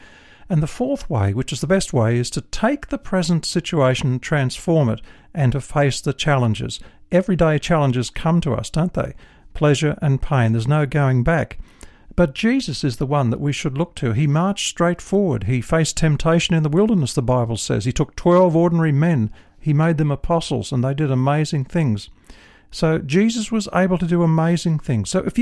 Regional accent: New South Wales, Australia; I was born in the Snowy Mountains area, and I've seen some of that rugged country that Banjo Paterson's poem depicts, and I was brought up on a farm in that area.

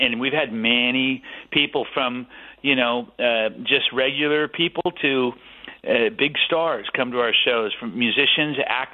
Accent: Los Angeles, California, United States; We were raised in Hollywood on the streets of L.A.

